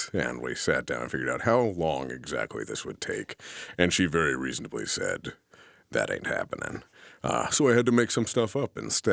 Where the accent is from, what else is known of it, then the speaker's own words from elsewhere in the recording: Oregon, United States; I grew up in Oregon in the shadow of Lewis and Clark